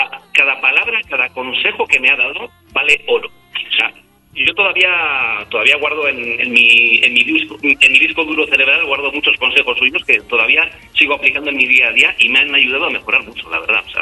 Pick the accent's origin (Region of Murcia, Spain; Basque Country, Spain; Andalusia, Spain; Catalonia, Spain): Basque Country, Spain; San Sebastián; como somos de Donosti, estamos muy acostumbrados a ver el mar.